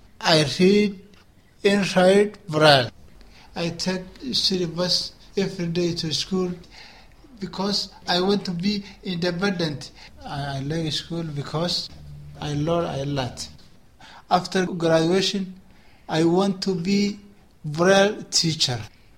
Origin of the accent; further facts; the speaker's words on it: Somalia; English is a second language; moved away; I am from Somalia. I am flying because explosion, civil war in Somalia.